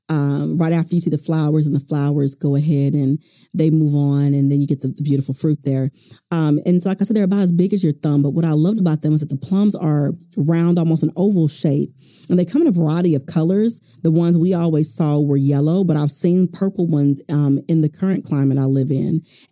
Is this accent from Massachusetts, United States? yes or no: no; Houston, Texas, United States; I've told you guys I was raised in Houston, and Houston has a very warm climate.